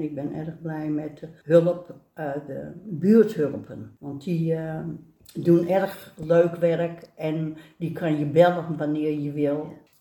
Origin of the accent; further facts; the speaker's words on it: Amsterdam, North Holland, Netherlands; born there; Ik ben geboren in Amsterdam in 1946 en ik woon in de Weermolen.